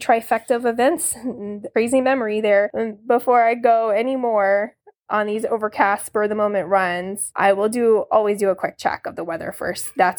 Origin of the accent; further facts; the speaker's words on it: Florida, United States; I'm originally from Florida, and I enjoy rainy, stormy days.